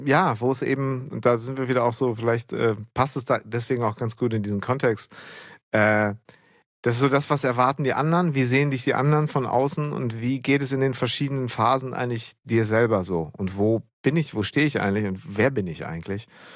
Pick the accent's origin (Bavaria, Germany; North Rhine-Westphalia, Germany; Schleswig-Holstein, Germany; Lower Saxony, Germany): North Rhine-Westphalia, Germany; Münster; Ich komme aus Münster.